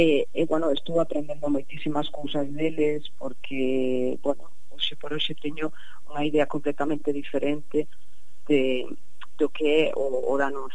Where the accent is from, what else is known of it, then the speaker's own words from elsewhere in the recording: Santiago de Compostela, Galicia, Spain; eu son de Santiago, ademais podería ter coñecido, non?